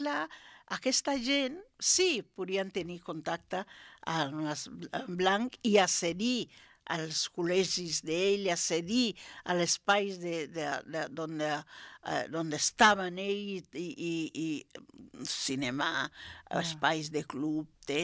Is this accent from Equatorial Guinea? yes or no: yes; Bioko Norte, Equatorial Guinea; now in Spain; el meu poble està a 9 quilòmetres de Malabo. Malabo és la capital.